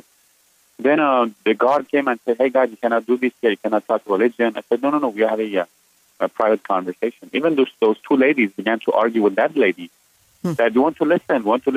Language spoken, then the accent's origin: English; Iran; English is a second language; I said, I'm from Iran originally. I was born and raised there. And then they asked me if I'm a Muslim. I said, I used to be, but I'm a Christian now.